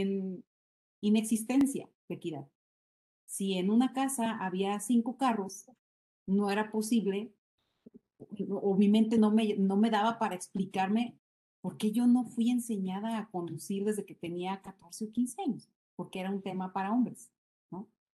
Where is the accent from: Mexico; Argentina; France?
Mexico; obviamente pertenezco a una cultura, siendo mexicana